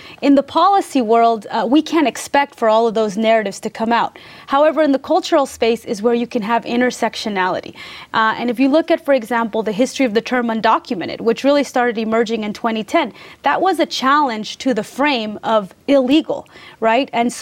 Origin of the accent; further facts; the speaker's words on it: Oakland, California, United States; Yeah, well, I grew up in Oakland, which was also the home of the Black Panther Party.